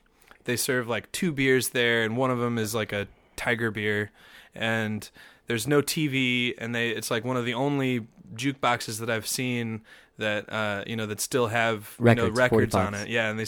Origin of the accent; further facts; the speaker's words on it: Ypsilanti, Michigan, United States; The Detroit area. I grew up in Ypsilanti, Michigan.